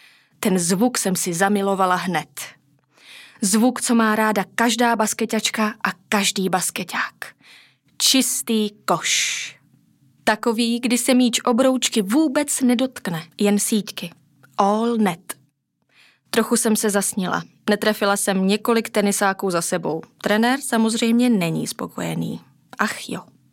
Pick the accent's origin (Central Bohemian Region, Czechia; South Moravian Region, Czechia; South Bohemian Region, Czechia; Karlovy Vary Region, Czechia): South Moravian Region, Czechia; Kyjov; Kyjov, odkud pocházím, je malé město.